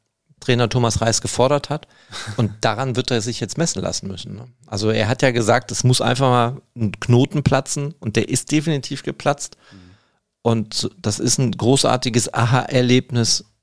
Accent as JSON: {"language": "German", "region": "East Germany", "country": "Germany", "said": "Ja, ich bin Ossi."}